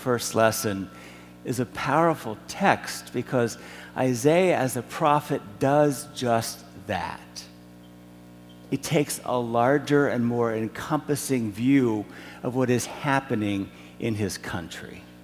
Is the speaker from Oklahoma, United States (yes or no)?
no; Pennsylvania, United States; I was born and raised in Cumberland County, on the other side of Carlisle. Born and raised at the foot of what they called Elephant Mountain in northern Cumberland County.